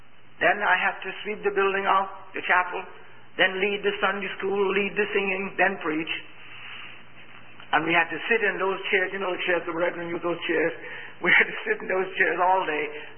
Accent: Bahamas; now in United States; There was no one working in Miami, and I came from the Bahamas, a greenhorn, and I was in Savannah, Georgia.

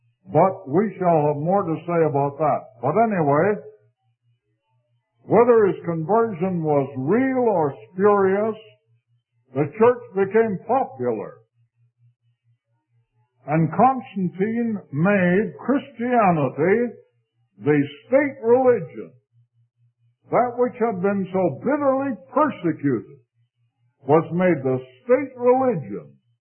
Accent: Canada; I was born in Canada and spent my boyhood days there. At that time, we were part of the British Empire.

